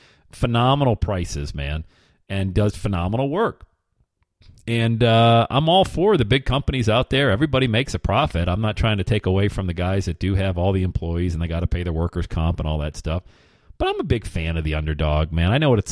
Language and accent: English; Loveland, Ohio, United States; Shot a video traveling through my hometown here of Loveland, Ohio, going through the world-famous Dunkin' Donuts